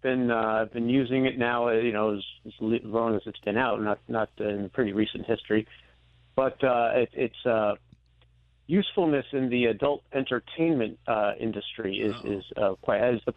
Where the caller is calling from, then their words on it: Lowville, New York, United States; Lowville.